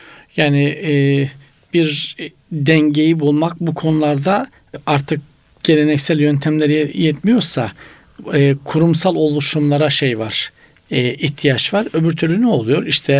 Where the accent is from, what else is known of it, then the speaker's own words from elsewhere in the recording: Black Sea Region, Turkey; Bizim Karadeniz eskiden çok yaygındı hocam.